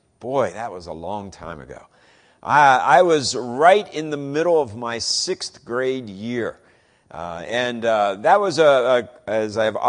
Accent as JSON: {"language": "English", "town": "Columbus", "region": "Ohio", "country": "United States", "tie": "born or raised there", "said": "You know, as a kid growing up in Columbus, the one place you always wanted to go one day was the Rose Bowl in Pasadena, California."}